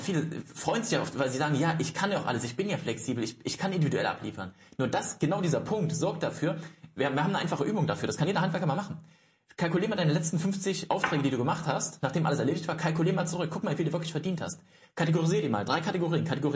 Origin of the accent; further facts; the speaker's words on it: East Germany, Germany; ich komme aus dem Osten, klingt jetzt ein bisschen blöd, ich bin 94er Jahrgang